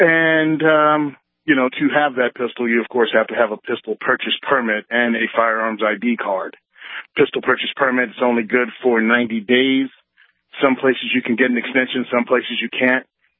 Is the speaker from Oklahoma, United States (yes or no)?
no; Virginia, United States; moved away as an adult; now in New Jersey, United States; I'm from Virginia originally, where we had a lot of freedom when I was growing up in regards to firearms. And then I joined the military. And after I did my time in the Marine Corps, I got out and moved to New Jersey